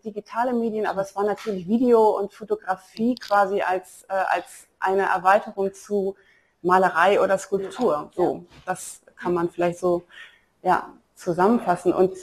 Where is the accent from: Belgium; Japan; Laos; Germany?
Belgium; Brussels, Brussels-Capital Region; Also ich bin aufgewachsen in Belgien, hatte gar nicht so viel Anbindung an Deutschland, bis auf tatsächlich die familiäre Herkunft und hatte einen sehr leidenschaftlichen Kunstlehrer in der Schule dort in Brüssel